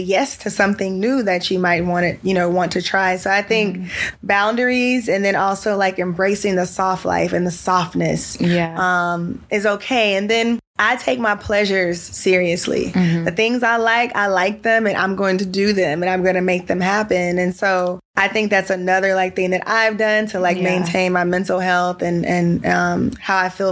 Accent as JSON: {"language": "English", "town": "Houston", "region": "Texas", "country": "United States", "said": "Of course, I'm from Houston"}